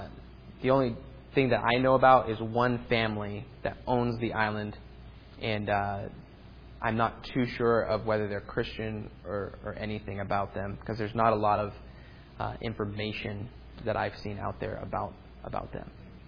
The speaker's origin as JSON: {"language": "English", "region": "Maine", "country": "United States", "tie": "born or raised there", "said": "I am originally from Maine. Grew up in southern Maine near the New Hampshire border."}